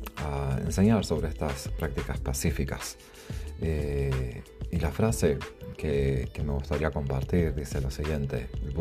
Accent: Montevideo, Uruguay; also born or lived in Miami, United States / Jacksonville, United States; now in Seattle, United States; Me crié en Sudamérica, en Montevideo, en Uruguay. Después tuve la oportunidad de vivir en Miami. Después me mudé para Jacksonville, que es en el norte de la Florida, en el otro extremo del estado. Ahora estoy viviendo en Seattle.

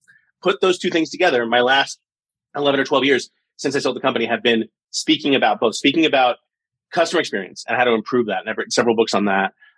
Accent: New York City, New York, United States; I think growing up in New York City has a lot to do with that.

